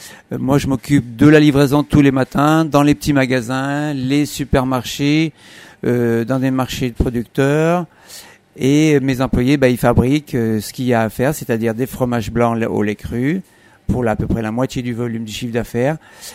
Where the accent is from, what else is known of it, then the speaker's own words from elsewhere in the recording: Doissin, Auvergne-Rhône-Alpes, France; Donc on vient de Doissin, de canton de Virieux, on est arrivé ici en 70.